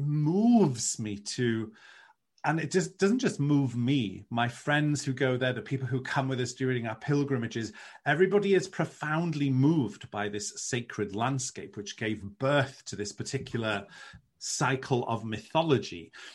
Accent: Wales, United Kingdom; English is a second language; Go, you're not English. I go, oh no, I'm not. I'm Welsh.

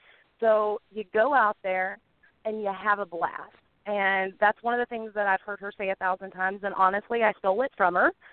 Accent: the South, United States; accent: Southern; I always say her last name wrong, but it's my southern accent.

